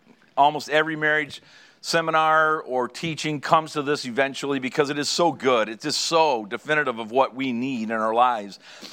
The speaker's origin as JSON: {"language": "English", "country": "Canada", "said": "And let me say, as a Canadian, thank you for your service."}